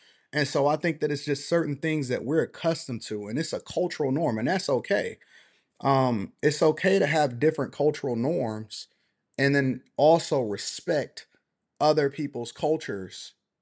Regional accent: United States; No, listen, bro. I am from the United States of America. The United States of America at the end of the day.

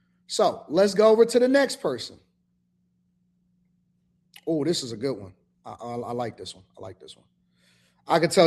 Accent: Detroit, Michigan, United States; born there; It doesn't matter the fact that I was born in Detroit, Michigan.

